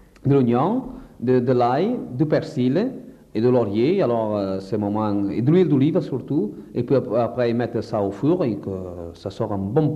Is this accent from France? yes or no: no; Portugal; je suis portugais